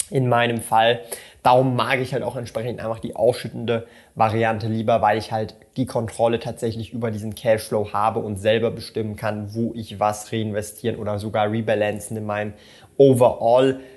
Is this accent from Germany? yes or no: no; Switzerland; denn als Schweizer ist es vielleicht immer wieder interessant zu hören, wie ich das hier mache.